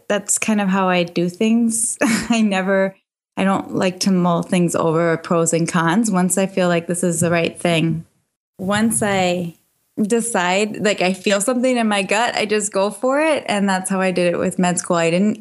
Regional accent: Minnesota, United States; I'm from Minnesota.

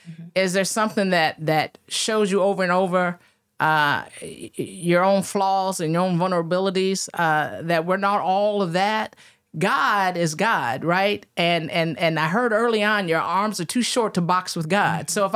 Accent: Tulsa, Oklahoma, United States; But growing up in Oklahoma, particularly Tulsa and in this community, again, I can tell you, I remember running down the streets of Greenwood.

